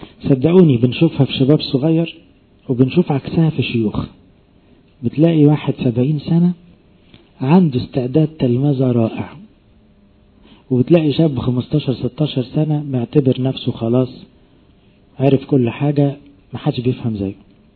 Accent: Egypt; احنا اغلبنا كمصريين فينا الطبع ده

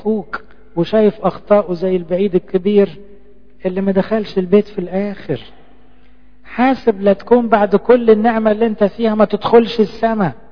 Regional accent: Egypt; كنا أقباط وكنا أرثوذكس، ميزوا بين دي وبين دي. قبطي دي حتة الهوية، دي احنا مصريين، دي بتاعتنا احنا، نتكلم قبطي

